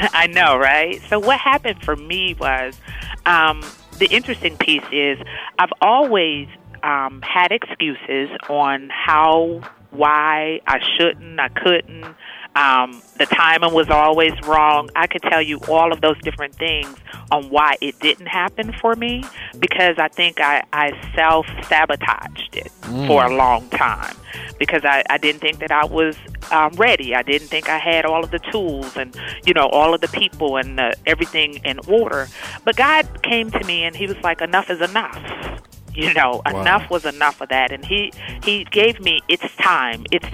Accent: Texarkana, Texas, United States; So I'm originally from Texas, a small town called Texarkana, Texas.

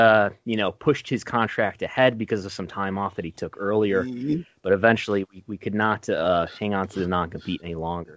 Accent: Buffalo, New York, United States; So when I grew up here in Buffalo, and I used to watch WWF Superstars on my local Fox affiliate

